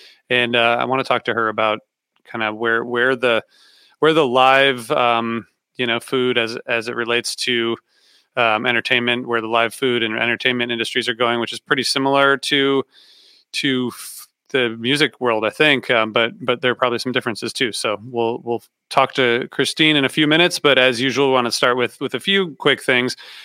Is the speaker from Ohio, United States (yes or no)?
yes; Ohio, United States; So, like I said, I'm from Ohio. So, I, you know, it's mostly meat and potatoes in the Midwest.